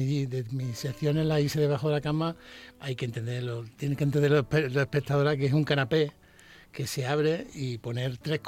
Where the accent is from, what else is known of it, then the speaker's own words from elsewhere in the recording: Seville, Andalusia, Spain; yo me crié en la Carbonería, en Sevilla.